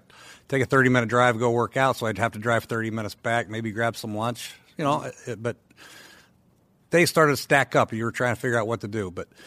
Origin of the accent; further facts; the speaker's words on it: Bloomington, Indiana, United States; also born or lived in Ohio / South Bend / Tampa; I kind of grew up in Indiana. I was born in Ohio, but I was infant when we moved. Grew up in Bloomington, Indiana, South Bend, Indiana, and then went to high school in Tampa.